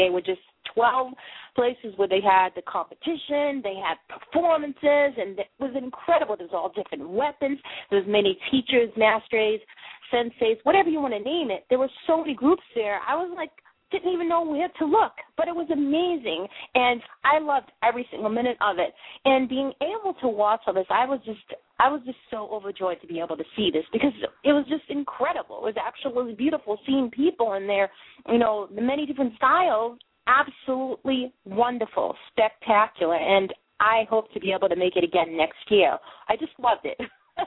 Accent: Boston, Massachusetts, United States; now in Maine, United States; up here in the good state of Maine, born and bred in Boston, Massachusetts.

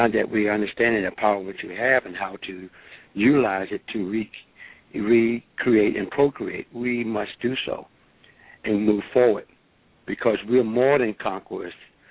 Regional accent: Washington, District of Columbia, United States; I mean, I'm in the nation's capital. I grew up in Washington, D.C.

